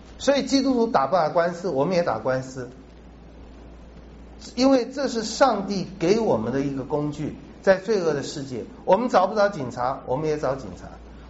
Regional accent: China; 保罗有一个跟我们中国人很像的地方

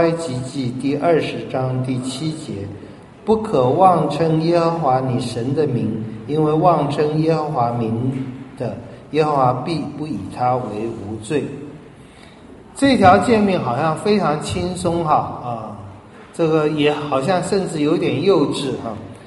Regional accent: China; 这一点我们中国人也有点懂

